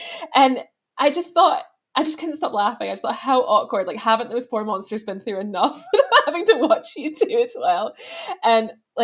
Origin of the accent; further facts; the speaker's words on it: United States; I'm an American. I can't pronounce anything right.